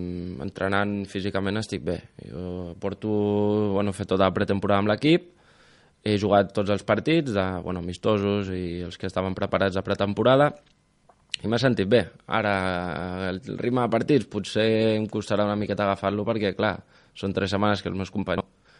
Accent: Barcelona, Catalonia, Spain; No és que vingui de Sants, jo vinc del Clot, de Barcelona.

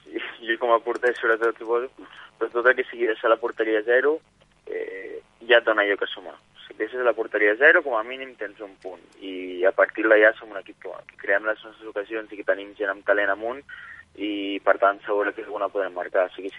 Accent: Catalonia, Spain; ja que som de Barcelona o Santa Coloma

